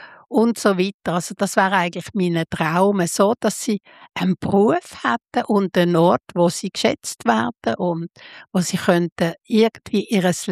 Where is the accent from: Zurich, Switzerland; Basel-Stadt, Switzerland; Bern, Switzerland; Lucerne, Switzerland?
Basel-Stadt, Switzerland; Basel; ich bin in Basel aufgewachsen, oder?